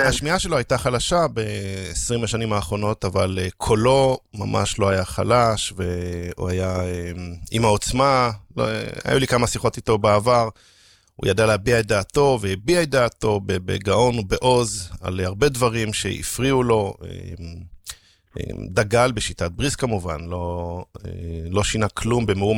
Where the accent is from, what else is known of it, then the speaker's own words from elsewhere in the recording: Jerusalem, Jerusalem District, Israel; גדלתי בצילו בשכונת גאולה בירושלים